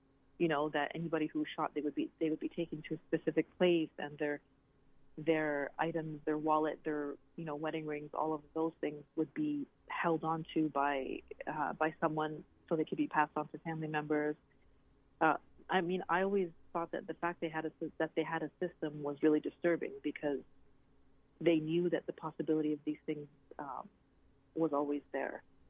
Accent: Canada; Egypt is not really my home country per se. I was born and raised in Canada.

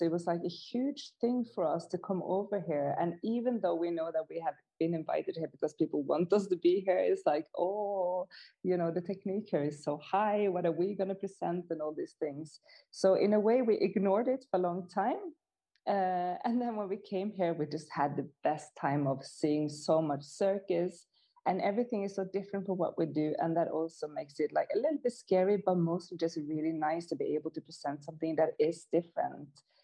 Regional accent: Norway; now in Stockholm, Sweden; particularly in Stockholm, where I live, or we all live, actually. But both me and Carolina, we come from Norway

